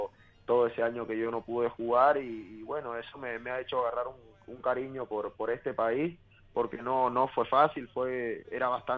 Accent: Colombia; now in Uruguay; Mis compañeros me dicen que soy un uruguayo más, que no soy colombiano, que soy de la calle Colombia, cerca de Canal 4.

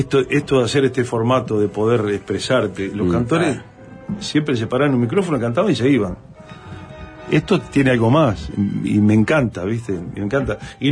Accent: Rincón del Cerro, Montevideo, Uruguay; born there; yo nací en el Rincón del Cerro, allá cerca, en la Chacra, ¿no? Ahí donde vive el Pepe. Uh-huh. Pero en el año 96 me mudé. Bueno, y tuve otros domicilios, pero me mudé a Sitio Grande y Millán.

